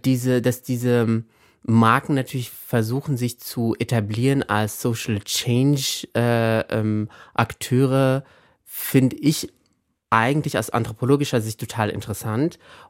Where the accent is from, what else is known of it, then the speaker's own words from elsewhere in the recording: Morocco; Also ich bin aufgewachsen in Marokko als Jugendlicher